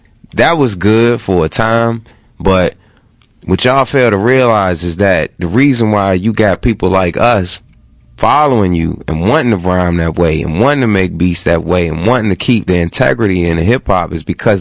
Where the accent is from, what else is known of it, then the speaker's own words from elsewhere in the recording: Washington, District of Columbia, United States; I grew up in Northeast D.C. by the shrimp boat.